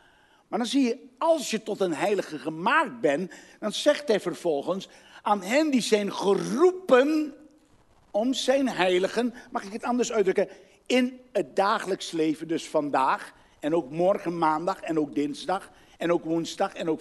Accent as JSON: {"language": "Dutch", "country": "Suriname", "lives_now": "Netherlands", "said": "Ik kwam laatst in Amsterdam, kwam ik vrienden tegen met wie ik vroeger in Suriname, waar ik vandaan kom, heel veel dingen gedaan hebben."}